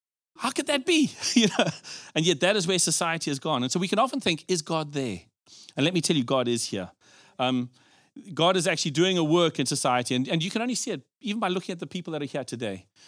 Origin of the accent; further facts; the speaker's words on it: Zimbabwe; now in United Kingdom; And, you know, I look at our society today, and we came from Zimbabwe to here.